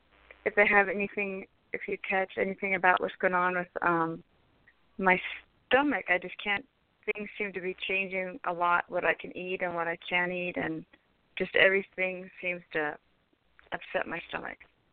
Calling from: San Francisco, California, United States; I'm calling from San Francisco.

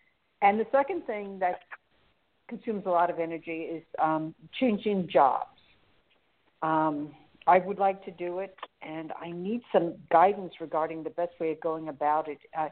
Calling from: New York, United States; I'm calling from New York.

